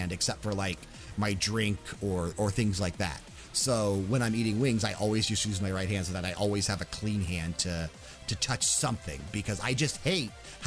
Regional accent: Winston-Salem, North Carolina, United States; born there; to get my birth certificate because I was born in Winston-Salem.

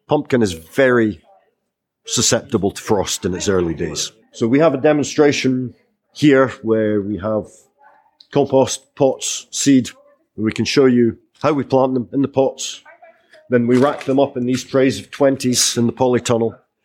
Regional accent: Madderty, Scotland, United Kingdom; I come from South Ardbeny Farm at Madderty

